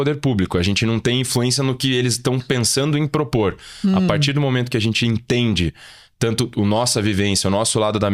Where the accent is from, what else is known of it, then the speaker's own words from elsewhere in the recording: Curitiba, Paraná, Brazil; eu sou nascido e criado em Curitiba, percebe.